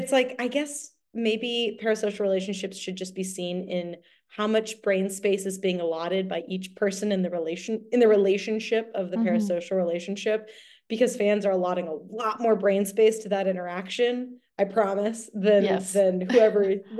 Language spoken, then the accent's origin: English; Texas, United States; the problem is Jared and Jensen are from Texas and I'm from Texas. So now I'm like, homies, Texas y'all.